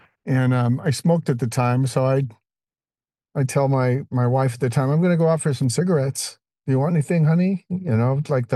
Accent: Denver, Colorado, United States; My first drunk that I remember, I'm from Denver.

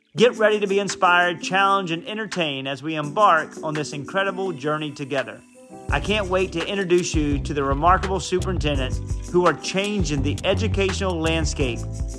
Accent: Florida, United States; You know what? We're from Florida.

